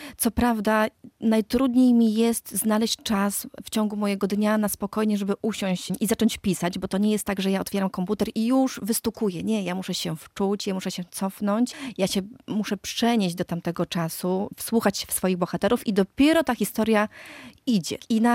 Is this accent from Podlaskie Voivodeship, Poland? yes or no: yes; Podlaskie Voivodeship, Poland; accent: Podlaskie; Poza tym w moim domu zawsze ten akcent podlaski jest. Ja walczyłam z moim akcentem podlaskim